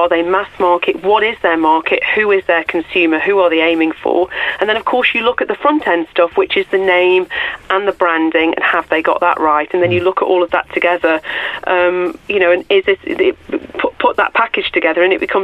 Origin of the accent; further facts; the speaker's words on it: Stoke-on-Trent, West Midlands, United Kingdom; we're all from Stoke, and from the Potteries, Fenton, Tunstall, Hanley, Stoke, Newcastle. So, and most of my mates is still my best mates since I was 5 years old and I went to school with them.